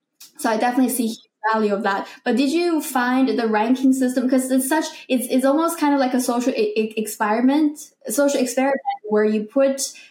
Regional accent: Beijing, China; English is a second language; like I grew up in Beijing and I've learned this name via different American movies.

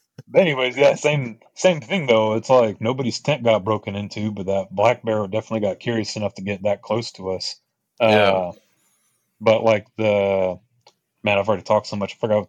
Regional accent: Texas, United States; I'm from Texas. We don't got bears.

